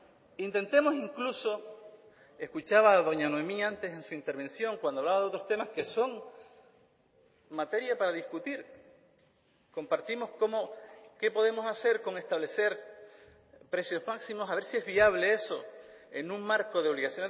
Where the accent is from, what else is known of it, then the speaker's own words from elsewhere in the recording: Canary Islands, Spain; Como canario, cuando voy a Madrid, como canario, defiendo los intereses de Canarias con toda la vehemencia con quien quiera que se siente frente a mí.